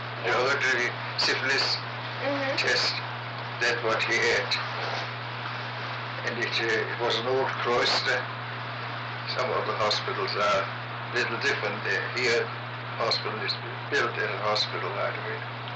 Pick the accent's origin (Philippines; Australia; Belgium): Belgium; English is a second language; Oh, later when I came here, well, I grew up in Belgium, and that's why I speak French. Mm-hmm. I went to school there, where they teach French and Flemish, which is kind of Dutch dialect.